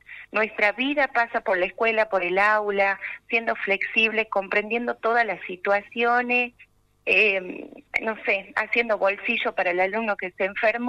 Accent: Tartagal, Salta, Argentina; Tartagal, todos somos de Tartagal.

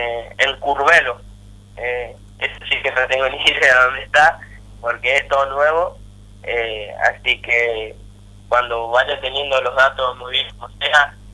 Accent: Corrientes, Argentina; seré el único correntino, hasta ahora soy el único correntino

